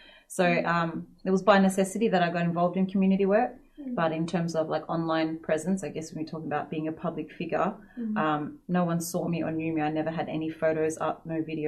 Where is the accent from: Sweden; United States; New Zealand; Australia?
Australia; Perth, Western Australia; I was from Perth City in Western Australia, and 15 years ago, there was very, very little available in terms of community programs and classes.